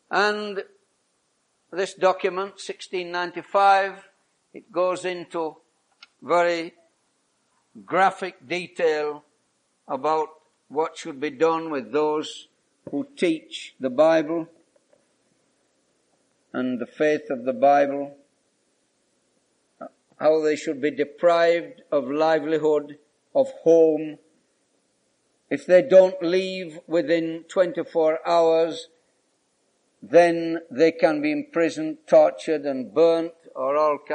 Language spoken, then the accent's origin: English; Jamaica; I come from Jamaica.